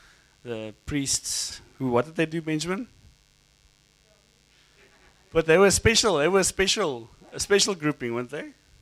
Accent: South Africa; also born or lived in Namibia; I come from, I always say I come from Zion, but I actually come from Namibia. I grew up here in South Africa, but I'm a Namibian originally

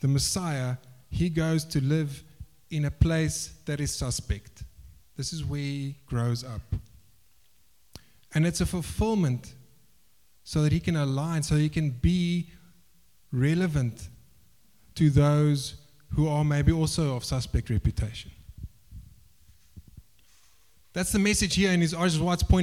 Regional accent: Boksburg, Gauteng, South Africa; I come from Boksburg.

